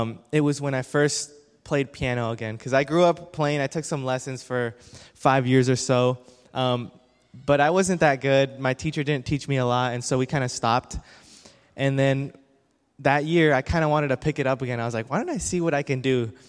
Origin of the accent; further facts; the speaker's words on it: Texas, United States; born there; I grew up, well, everywhere, basically. I was born in Texas, but my dad was a pastor and an evangelist.